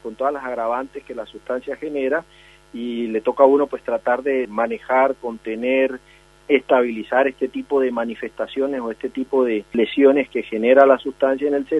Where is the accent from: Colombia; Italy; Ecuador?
Colombia; Si uno se basa mucho en mi país como tal, pues tenemos el flagelo del narcotráfico